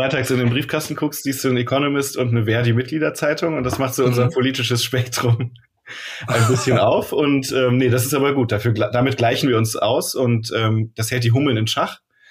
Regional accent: Rhineland, Germany; now in Hamburg, Germany; Ich komme aus dem Rheinland, deswegen ist das heute ein besonderer Aufnahmetag, weil heute Rosenmontag ist. Ich bin aber jetzt seit vielen Jahren in Hamburg.

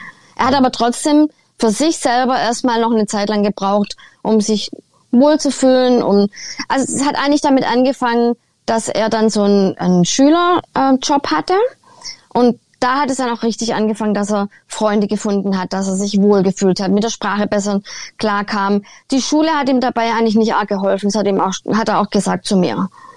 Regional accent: Germany; now in Saskatchewan, Canada

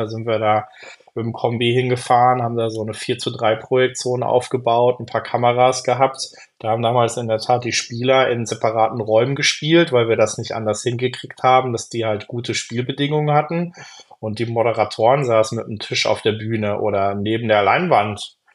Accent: Darmstadt, Hesse, Germany; ich komme aus Hessen, Darmstadt, das ist so eine Quake-Hochburg.

